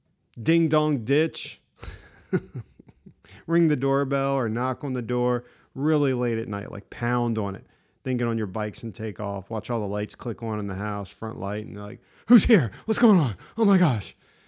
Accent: La Plata, Maryland, United States; I grew up in La Plata, Maryland at that time.

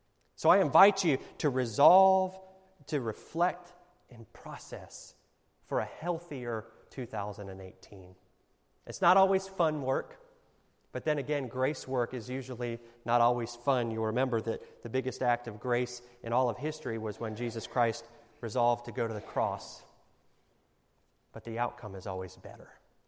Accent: Kings Bay, Georgia, United States; I grew up in Kings Bay, Georgia. It's right there on the Intercoastal Waterway and the St. Mary's River.

